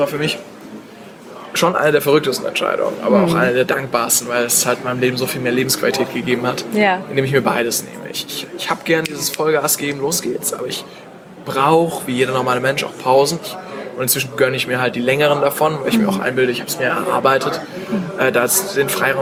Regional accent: Stuttgart, Baden-Württemberg, Germany; Ich komme aus Stuttgart, ich fahre auch gerne Autos, die von dort kommen.

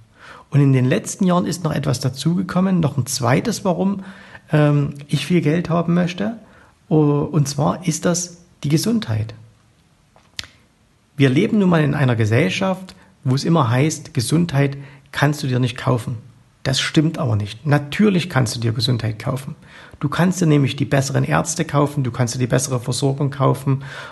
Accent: East Germany, Germany; weil ich bin im Osten aufgewachsen, ich war genau zur Wiedervereinigung 18 Jahre alt und da hat sich die Freiheit für mich aufgetan.

